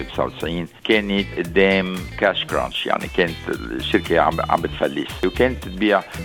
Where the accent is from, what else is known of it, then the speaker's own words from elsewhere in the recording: Lebanon; also born or lived in Brazil; أنا لبناني وأصلي لبناني، بي كان لبناني وأمي لبنانية. أنا بي خلقان من البرازيل، أمي خلقانة بالنيجيريا. التزامي بلبنان واتصالاتي بلبنان بعضها قوية